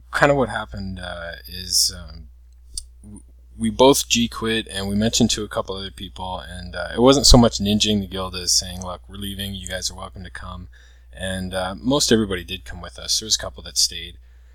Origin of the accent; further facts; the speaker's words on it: Canada; I play a 70 mage and a 70 hunter, and I'm from Canada.